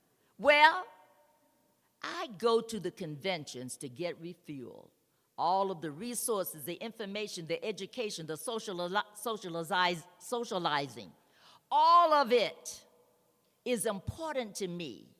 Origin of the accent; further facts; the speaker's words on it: North Carolina, United States; I said, no, I'm from North Carolina.